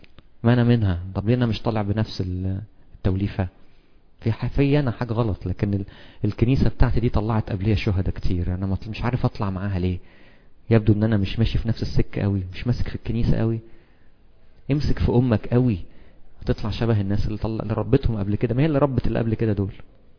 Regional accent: Egypt; من اول ما قلنا يا استفانوس ولا ماري مرقص عندنا في مصر

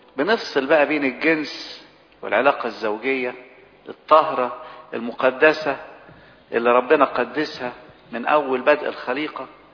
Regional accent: Egypt

